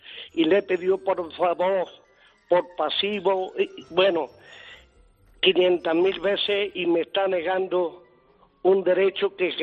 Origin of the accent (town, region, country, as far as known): Montilla, Andalusia, Spain